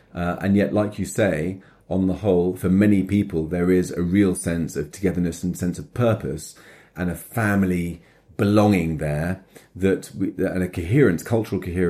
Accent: London, United Kingdom; I grew up in London, going to school in Stamford Hill.

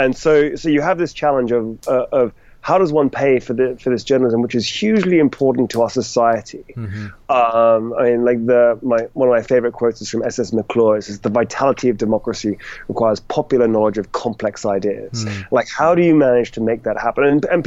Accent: United Kingdom; being British, I usually make up some kind of ridiculous remark around being semi-retired.

